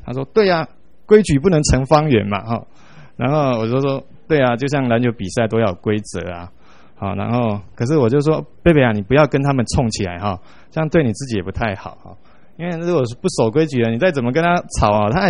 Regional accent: Taiwan; 那像我们台湾人啊，拜拜都拜祖先

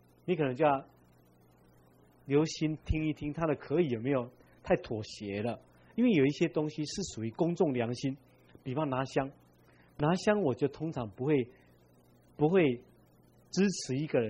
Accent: China; 因为我们中国人就是对长辈，活着的长辈，我们有叩头

